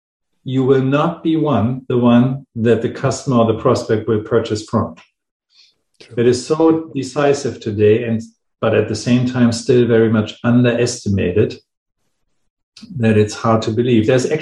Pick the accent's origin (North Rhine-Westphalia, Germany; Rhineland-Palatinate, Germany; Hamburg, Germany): Hamburg, Germany; over to Berlin, my hometown, Hamburg.